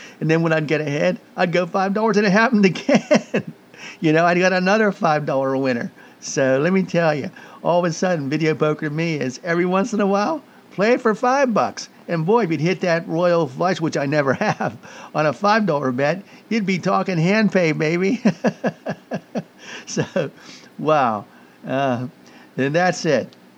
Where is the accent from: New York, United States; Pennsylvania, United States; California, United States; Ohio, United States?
Pennsylvania, United States; Pittsburgh; I bought a Raiders hat, you know, and I'm from Pittsburgh.